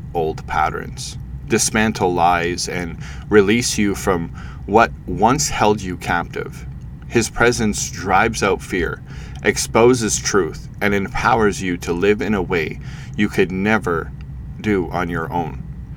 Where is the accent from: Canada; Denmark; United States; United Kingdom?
Canada; Toronto, Ontario; I'm from Toronto, Ontario, Canada.